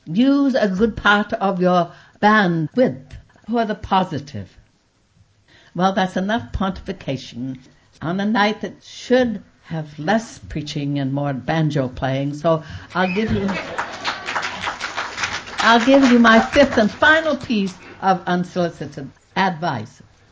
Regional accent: United States; As American, that is my favorite thing, the fact that we can hash it out peacefully and each come to a better understanding which will inform the way we think and the way we vote.

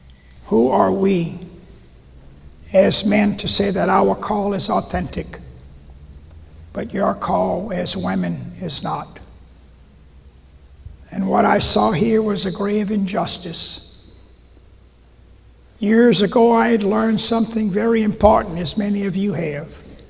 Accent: Louisiana, United States; It brought back memories of growing up in Louisiana, going to segregated schools for 12 years in that little town

